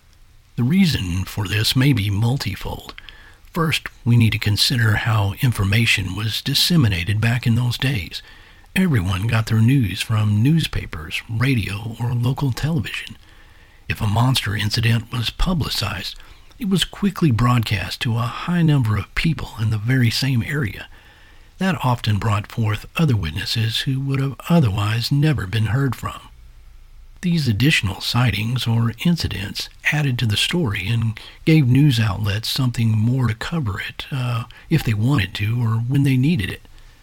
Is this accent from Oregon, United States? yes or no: no; Missouri, United States; Specifically, I'm referring to cases such as that of Momo in my home state of Missouri that have a relatively short but intensive number of sightings.